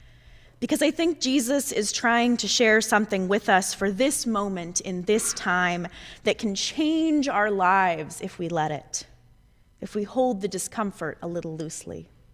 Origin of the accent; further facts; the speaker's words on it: Texas, United States; given that I am from Texas, is not many, but has increased vastly this winter.